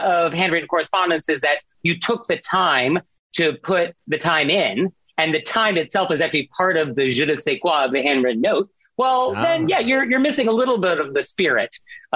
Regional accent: San Francisco, California, United States; now in New York, United States; So I actually am from California originally myself. I'm from San Francisco, but I've been in New York for a zillion years.

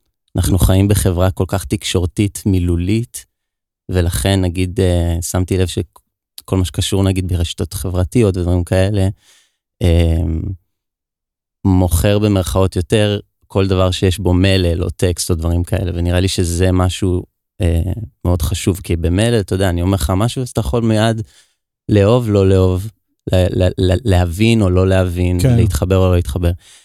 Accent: Or Yehuda, Tel Aviv District, Israel; שם גדלתי.

